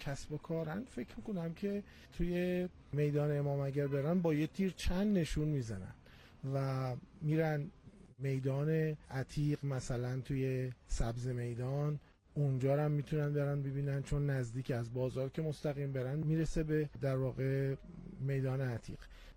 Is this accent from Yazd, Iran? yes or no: no; Isfahan, Iran; born there; accent: Isfahani; بله، ما متولد اصفهان هستیم.